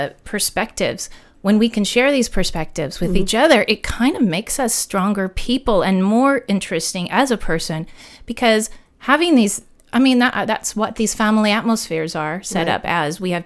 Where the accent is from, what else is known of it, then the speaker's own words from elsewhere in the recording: Kansas, United States; I'm coming from Kansas. I'm a normal Kansas girl who got an opportunity